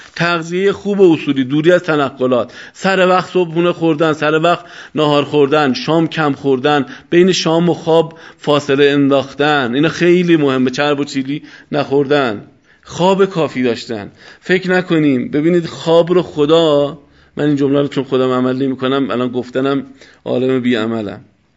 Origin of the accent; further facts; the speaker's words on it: Iran; به هر حال ما ایرانی هستیم، تو این بلبشو داریم زندگی میکنیم